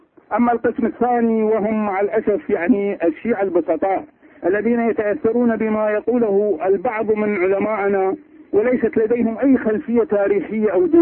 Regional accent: Iraq; أنا الحقيقة أنا عراقي

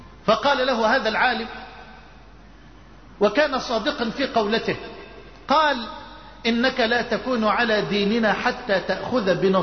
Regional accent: Egypt; وكان الصحابي يأتي من المدينة الى مصر، الى بلدنا مصر

